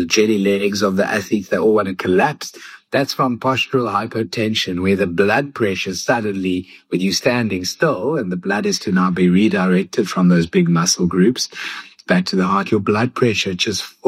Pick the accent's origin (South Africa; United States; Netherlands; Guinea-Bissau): South Africa; Cape Town, Western Cape; not because I'm from Cape Town, from South Africa